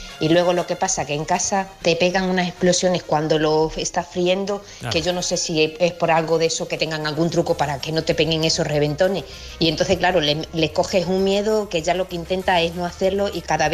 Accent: Olivenza, Extremadura, Spain; de Olivenza y a mí lo que me encanta comer fuera son los rejos, que son una especie de pulpitos

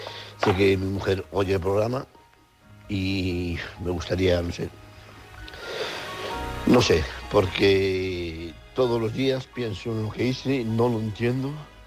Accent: Madrid, Community of Madrid, Spain; soy de Madrid.

